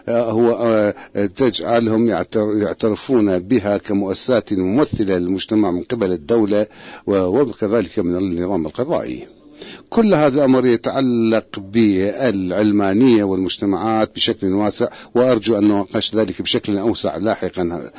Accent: United Kingdom; أنا كبريطاني قد لا أتعاطف مع الوثائق الدستورية

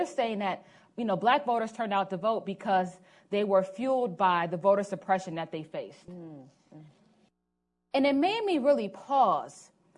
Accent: Cleveland, Ohio, United States; I was able to work in my hometown of Cleveland

